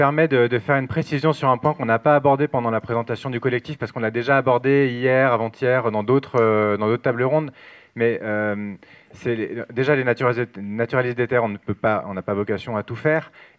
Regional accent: Île-de-France, France; moi je viens d'Île-de-France à la base

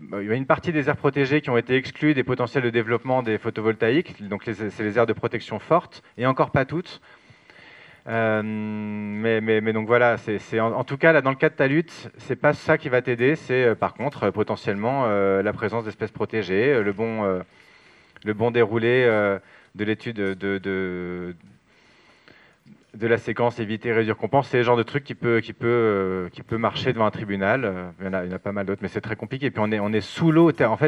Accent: Île-de-France, France; moi je viens d'Île-de-France à la base

